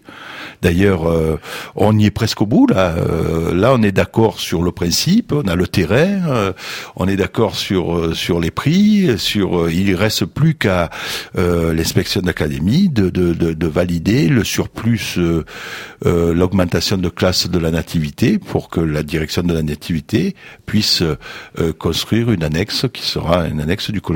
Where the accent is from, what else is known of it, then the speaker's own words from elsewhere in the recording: Avignon, Provence-Alpes-Côte d'Azur, France; je suis né à Avignon et je suis originaire du plateau d'Albion